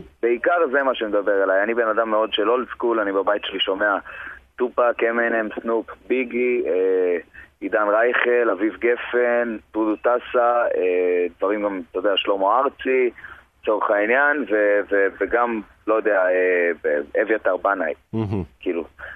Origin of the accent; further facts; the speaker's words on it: Dor, Haifa District, Israel; כן, נכון, ממושב דור, כן. ליד חיפה, חוף כרמל.